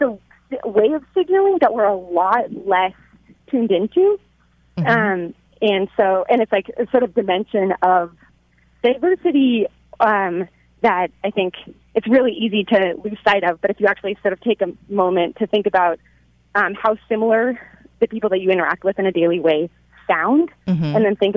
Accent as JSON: {"language": "English", "region": "Arizona", "country": "United States", "said": "so I'm from Arizona, we had access to the University of Arizona's library system."}